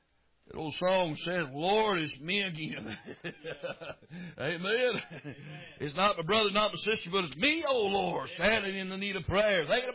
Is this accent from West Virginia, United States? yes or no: no; Florida, United States; when I was a boy, born and raised in Northwest Florida, right above Pensacola, and that ground down there is pretty easy to dig.